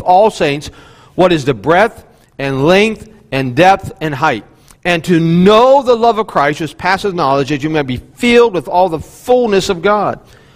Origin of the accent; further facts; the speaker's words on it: West Virginia, United States; I know I'm from West Virginia and somewhat of a hillbilly, but I put the shoes on.